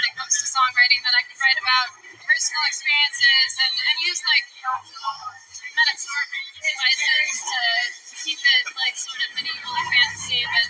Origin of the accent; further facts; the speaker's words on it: New York City, New York, United States; We're from New York City, baby.